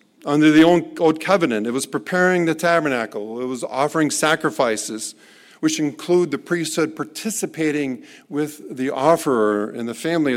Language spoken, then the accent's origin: English; Dayton, Ohio, United States; I grew up in Dayton, Ohio. We called it a resort area, the place of last resort.